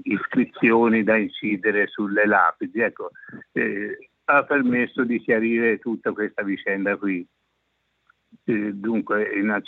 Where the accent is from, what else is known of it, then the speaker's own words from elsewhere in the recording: Lucca, Tuscany, Italy; io, essendo nato e cresciuto a Lucca, in particolare a Musigliano, paese pucciniano